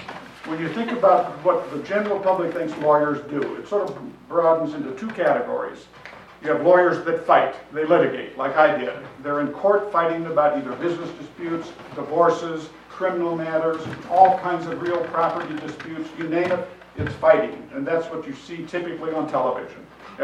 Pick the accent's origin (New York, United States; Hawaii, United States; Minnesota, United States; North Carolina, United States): Minnesota, United States; Minneapolis; I'm from Minneapolis, Minnesota, a first-time Holden visitor. Lutheran by background, targeted to go to St. Olaf, as my whole family did